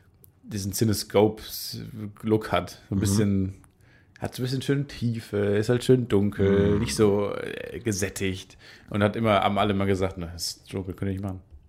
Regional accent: Kamen, North Rhine-Westphalia, Germany; weil ich komme ja aus Kamen, direkt an den zwei Autobahnen, an der A1 und der A2.

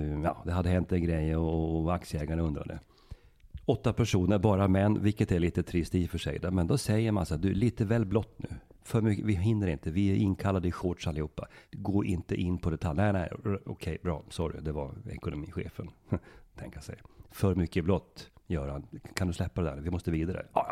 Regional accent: Norrbotten County, Sweden; accent: Norrbotten dialect; Stömla, det är norrbottniska.

